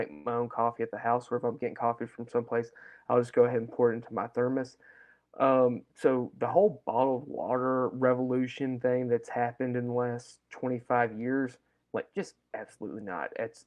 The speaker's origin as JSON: {"language": "English", "region": "Texas", "country": "United States", "tie": "born or raised there", "said": "You know, growing up in Texas, being around authentic and Tex-Mex, it's an acquired flavor."}